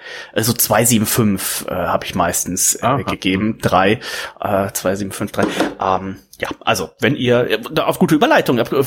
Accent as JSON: {"language": "German", "region": "Rhineland", "country": "Germany", "said": "Und der geneigte Reds-Hörer weiß ja, ich komme ja aus dem Rheinland."}